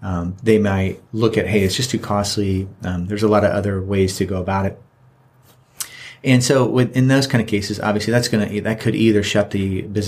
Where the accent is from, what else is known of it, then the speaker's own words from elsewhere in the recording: Florida, United States; and I am from Florida. I've grown up in Florida, and I really don't know anything really about living in the cold.